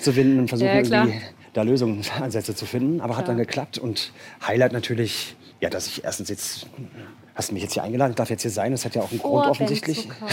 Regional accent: Ueckermünde, Mecklenburg-Vorpommern, Germany; born there; now in Timmendorfer Strand, Germany; Uckermünde, ja.

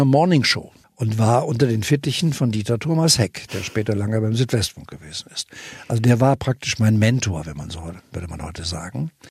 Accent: Saarbrücken, Saarland, Germany; ich kenne Sie irgendwoher, wo kommen Sie her? Ich sage, aus Saarbrücken.

